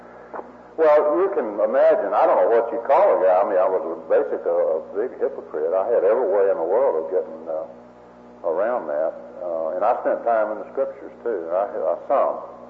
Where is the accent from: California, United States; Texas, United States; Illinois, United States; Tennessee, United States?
Texas, United States; I'm from Texas, but y'all had Bud Wilkinson up here when I went to school.